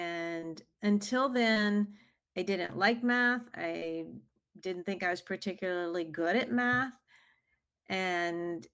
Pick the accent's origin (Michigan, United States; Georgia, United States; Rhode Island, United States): Georgia, United States; Well, growing up in Georgia, my dad was a medical student, and I have three brothers growing up, and there was no money.